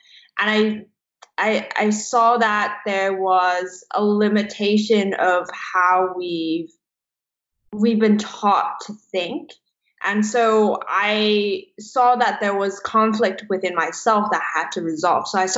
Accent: Hong Kong; I'm from Hong Kong originally, so Chinese parents.

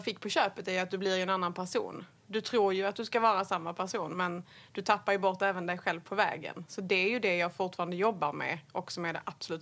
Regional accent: Höllviken, Skåne, Sweden; Men jag växte upp i Skåne. En liten by som heter Höllviken nere vid havet. I 2,5 mil utanför Malmö.

